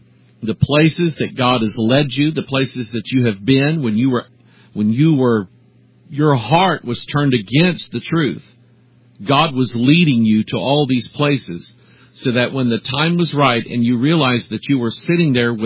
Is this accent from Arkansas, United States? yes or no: yes; Pine Bluff, Arkansas, United States; born there; now in Missouri, United States; I was born in Pine Bluff, Arkansas. But I've lived in Missouri most of my life. But I love Arkansas and I love the people.